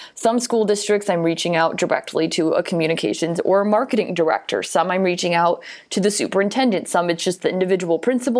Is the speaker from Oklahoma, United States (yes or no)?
no; Naperville, Illinois, United States; And it's different for me growing up in the Chicago suburbs, where in Naperville, there were 5 public high schools.